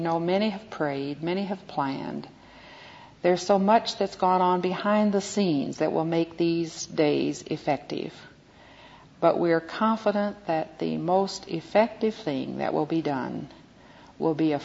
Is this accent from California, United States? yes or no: no; Little Rock, Arkansas, United States; I stopped off in Arkansas, which is where I grew up in Little Rock.